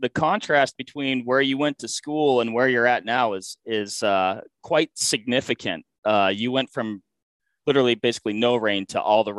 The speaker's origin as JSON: {"language": "English", "region": "Washington", "country": "United States", "tie": "born or raised there", "said": "So I finished up school there, had a couple outdoor retail jobs at a couple really cool shops. One of them, Outdoor Emporium in downtown Seattle."}